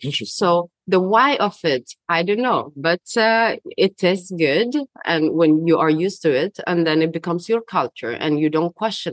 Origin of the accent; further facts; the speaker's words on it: Ethiopia; English is a second language; I'm from Ethiopia, so I grew up in a multi-ethnical society. So I myself, I'm a mixture of like six tribes. So one of the tribe is Gragi